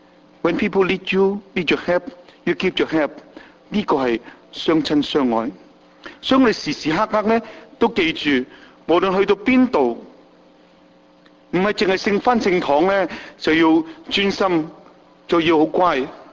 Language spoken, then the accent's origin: Cantonese; China; 最后大家都明白到我哋中国人嘅敬天祭祖咧，完全唔系迷信